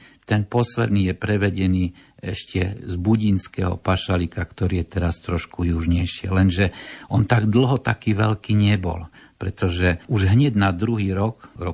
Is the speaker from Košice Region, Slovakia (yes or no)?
yes; Košice, Košice Region, Slovakia; keď už som taký Košičan.